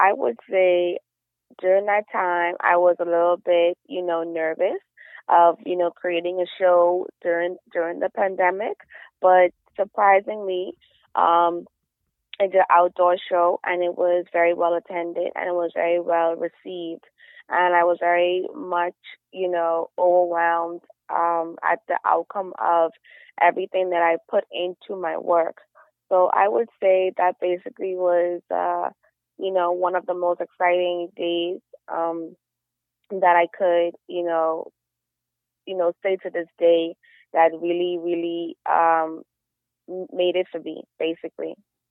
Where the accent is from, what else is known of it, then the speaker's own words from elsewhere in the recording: Nassau, New Providence, Bahamas; I'm from Nassau, Bahamas.